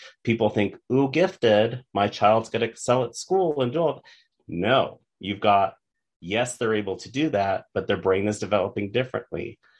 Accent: Arizona, United States; And I come from Arizona, which it's so all about the test.

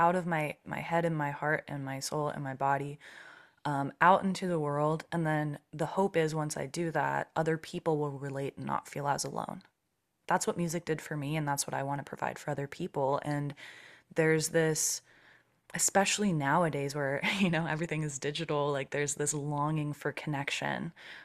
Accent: Los Angeles, California, United States; I grew up in Los Angeles. The funny Los Angeles answer is the house that I was born at, the first house that I lived at, it was next door

